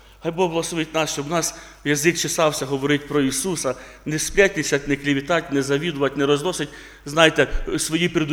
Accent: Poltava Oblast, Ukraine; also born or lived in Kalyta; З півроку до 6 років я тут виріс в Калиті. Є таке Калита, да? Я там жив з батьками, потім переїхали ми в Полтавську область.

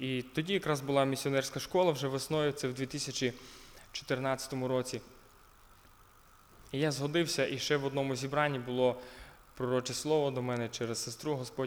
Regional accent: Rivne Oblast, Ukraine; Я народився в сім'ї віруючі, де батьки віруючі, тато диякон церкви, родом я з Рівненської області, Березнівський район, якщо вам там відомо, Костопіль, Сарни рядом. В багатодітній сім'ї 10 дітей моїх батьків, я серед них третій, і ще після мене семеро.

